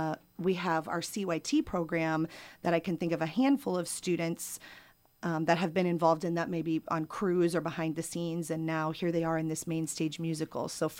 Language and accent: English; Iowa, United States; Well, I am actually originally from Northwest Iowa. Grew up there and began dancing at the age of 3.